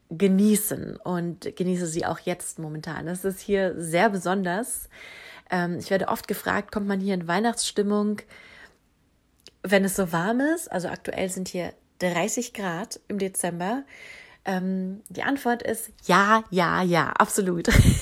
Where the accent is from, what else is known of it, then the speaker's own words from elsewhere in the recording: Berlin, Germany; moved away as an adult; now in United States; seit 6 Jahren im Süden Kaliforniens. Ich bin gebürtige Berlinerin, deutsch-türkisch. Ich bin in Berlin aufgewachsen und bin der Liebe wegen ausgewandert mit Sohn und Mann